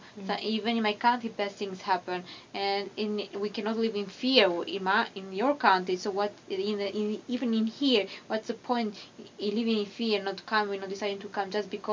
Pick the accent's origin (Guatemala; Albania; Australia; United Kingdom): Albania; English is a second language; moved away; I'm from Albania, which is found in Balkan near Greece.